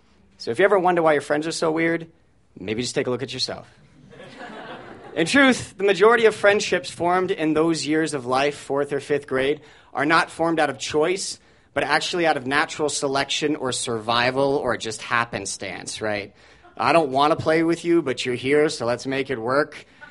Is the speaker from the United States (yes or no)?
yes; Aurora, Colorado, United States; the part about being born and raised in Aurora. Yes. I was just raised there. I was not born there.